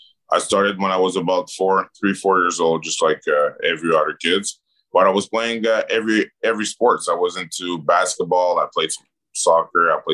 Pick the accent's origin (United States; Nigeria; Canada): Canada; Montreal, Quebec; born or raised there